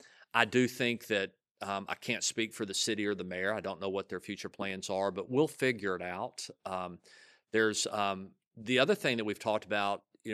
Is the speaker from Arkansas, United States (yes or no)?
yes; Little Rock, Arkansas, United States; You know, I grew up in Little Rock